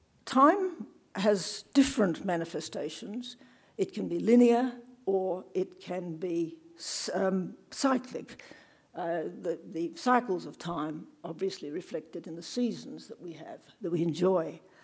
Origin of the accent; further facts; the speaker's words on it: Kalgoorlie, Western Australia, Australia; I was born in Kalgoorlie and spent my very early years there